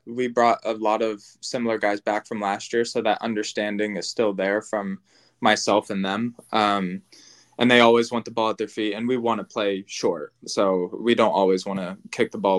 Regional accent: Loudoun County, Virginia, United States; it was against Loudoun United, which is my hometown club. They weren't a team when I was younger and living there, but they're from fully my hometown

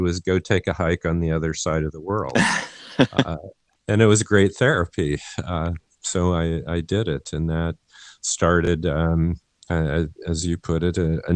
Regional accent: Midwest, United States; And growing up in the Midwest, I wasn't that familiar with mountains.

